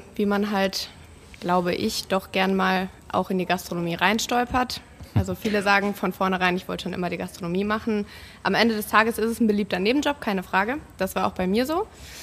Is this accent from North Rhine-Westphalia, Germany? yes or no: yes; Forsbach, North Rhine-Westphalia, Germany; Wir kommen eigentlich aus Poll. Meine Eltern haben damals gebaut in Rösrath und ich bin dann zur 3. Klasse In Forstbach auf die Grundschule gegangen und habe dann da auch 10 Jahre gewohnt und bin dann erst wieder zurück nach Köln.